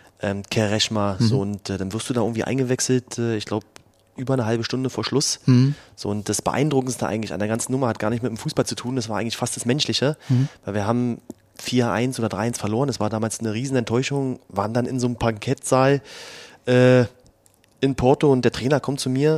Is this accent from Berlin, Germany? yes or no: yes; Berlin, Germany; ich bin groß geworden in Marzahn, in einem typischen Elfgeschosser. Parterre haben wir gewohnt, ganz unten.